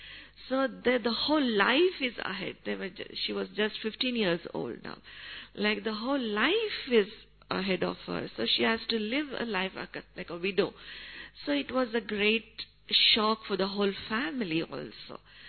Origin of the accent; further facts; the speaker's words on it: Bangalore, Karnataka, India; because she lived in Bangalore and I'm from Bangalore